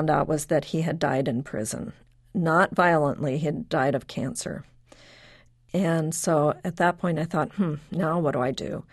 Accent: Evanston, Illinois, United States; Well, I grew up in Evanston, Illinois, in a suburb that really worked for an integrated community.

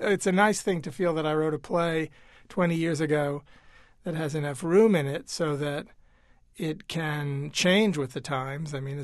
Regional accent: Lake Charles, Louisiana, United States; I grew up in Lake Charles, Louisiana, and went to public high school where, I can't even remember.

